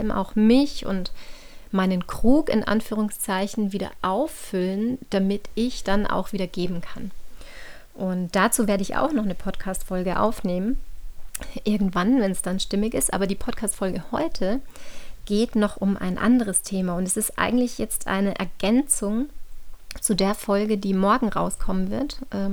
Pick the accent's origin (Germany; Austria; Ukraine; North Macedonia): Austria; St. Johann in Tirol, Tyrol; Ich komme hier ursprünglich aus St. Johann in Tirol und das ist umgeben von ganz wundervollen Bergen.